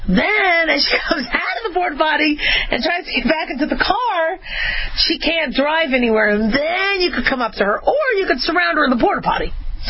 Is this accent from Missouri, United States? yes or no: no; Los Angeles, California, United States; born there; I was born in Cedars of Lebanon, which is now called Cedars of Sinai. So I was born there, but I remember living off of the DeSoto exit.